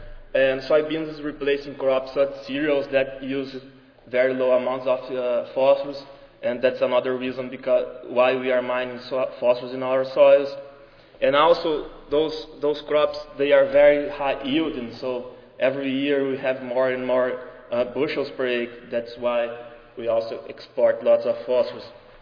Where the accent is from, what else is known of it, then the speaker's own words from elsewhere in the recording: Brazil; but I'm from Brazil